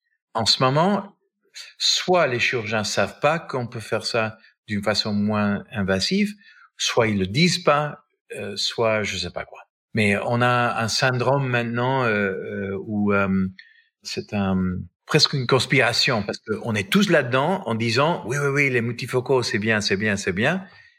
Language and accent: French; United States; c'est les Américains, je suis Américain, c'est 10%